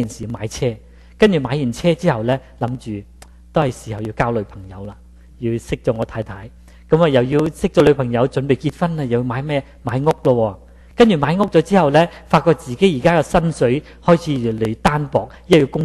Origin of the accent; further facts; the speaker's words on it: China; 我们说18岁我们中国人还好一点，好过美国人呢